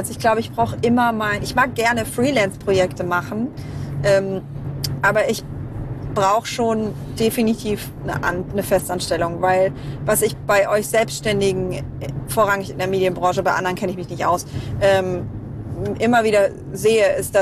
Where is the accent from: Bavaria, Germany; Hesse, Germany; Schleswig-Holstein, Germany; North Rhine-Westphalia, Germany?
Bavaria, Germany; now in Berlin, Germany; Ich komme ursprünglich aus einer sehr, sehr, sehr kleinen Stadt in Unterfranken namens Hammelburg.